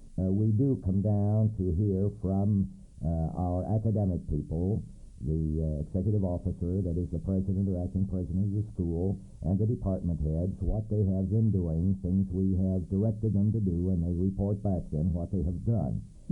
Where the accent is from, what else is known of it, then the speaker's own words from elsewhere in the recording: Quincy, Illinois, United States; a pastor from Florida. I'm from Quincy.